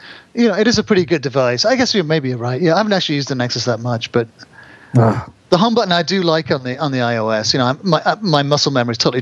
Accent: United Kingdom; accent: British; Let's clap my sexy British accent's back.

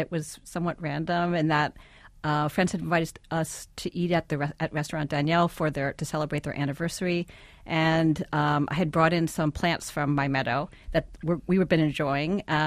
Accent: New Jersey, United States; when I grew up in New Jersey, and my mother always had a garden

